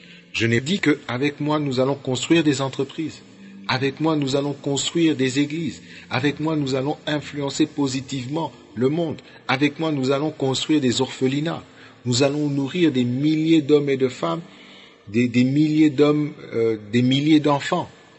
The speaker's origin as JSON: {"language": "French", "country": "DR Congo", "said": "Oh, je crois pas que je suis congolais par hasard. Je ne crois pas que je suis africain par hasard. Je ne crois pas que j'ai la couleur noire par hasard, donc je suis africain."}